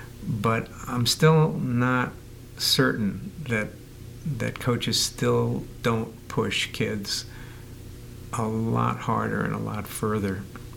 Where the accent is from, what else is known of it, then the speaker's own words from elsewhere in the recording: New York, United States; Now, I wrote a memoir about growing up in New York